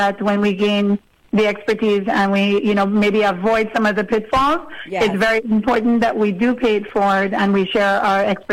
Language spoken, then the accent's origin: English; Auger, St. Lucia; born there; Well, I was actually born in St. Lucia, 1971. So this year will be big 50th.